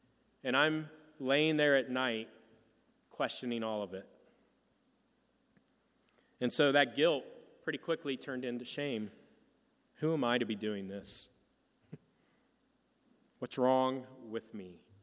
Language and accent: English; South Charleston, Ohio, United States; Some of you may know that my hometown is in South Charleston, Ohio. I'm sure all of you have heard of it. It's a booming metropolis, population 1,400. In between Columbus and Dayton, just kind of south of Springfield, Ohio. And I grew up there.